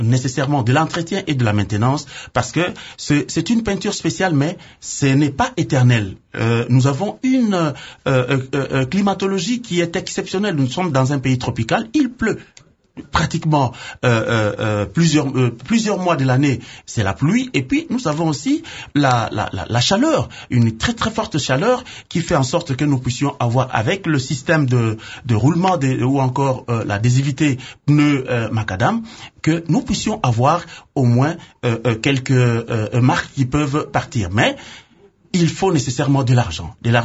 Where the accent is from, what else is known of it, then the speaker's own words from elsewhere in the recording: Mbuji-Mayi, Kasaï-Oriental, DR Congo; Et là, je viens de Mbujimayi.